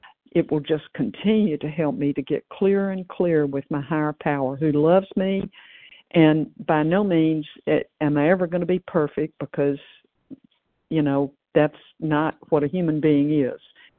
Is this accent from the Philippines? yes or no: no; Tennessee, United States; now in California, United States; I'm from Tennessee, but I'm presently in California